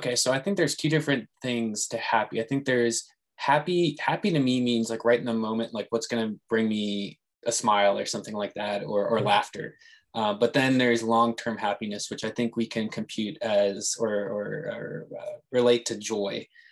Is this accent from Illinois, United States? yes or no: no; Wisconsin, United States; I grew up in the Door Peninsula in Wisconsin.